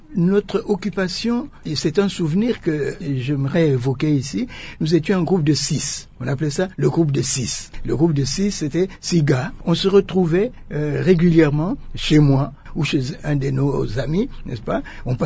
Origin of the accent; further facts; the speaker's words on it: Bandal, Kinshasa, DR Congo; À l'époque, nous avons grandi en partie à Bandal, Bisengo, dans notre maison familiale, n'est-ce pas?